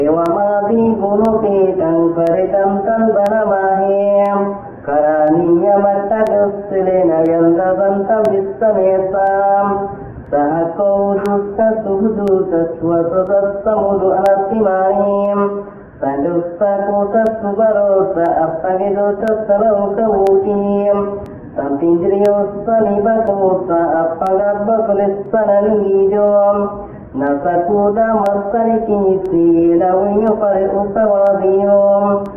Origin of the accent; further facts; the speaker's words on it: Kolabaliya, Tripura, India; English is a second language; I come from Kolabaliya in Tripura of India.